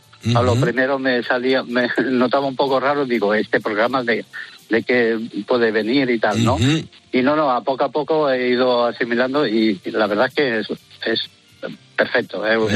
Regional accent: El Prat de Llobregat, Catalonia, Spain; trabajo aquí en San Boi, aunque soy del Prat.

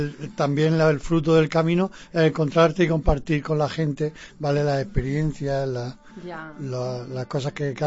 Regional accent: Murcia, Region of Murcia, Spain; Soy de Murcia.

